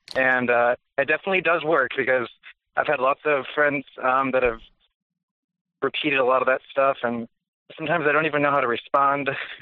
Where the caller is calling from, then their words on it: Michigan, United States; calling from Michigan.